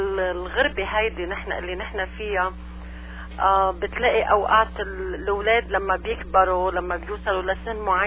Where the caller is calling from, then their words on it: United States; يا انا عم بحكيكي من امريكا.